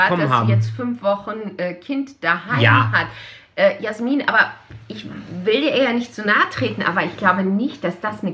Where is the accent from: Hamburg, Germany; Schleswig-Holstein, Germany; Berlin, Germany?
Hamburg, Germany; ich als Hamburgerin